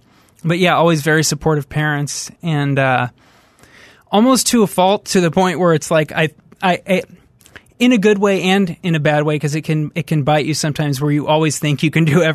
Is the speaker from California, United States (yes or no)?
yes; Fresno, California, United States; I grew up in Fresno, California.